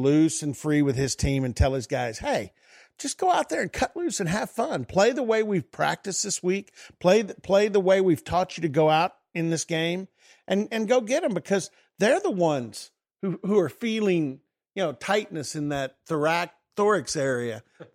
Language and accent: English; Texas, United States; Hey, I grew up in Texas. I always wanted to play in that stadium.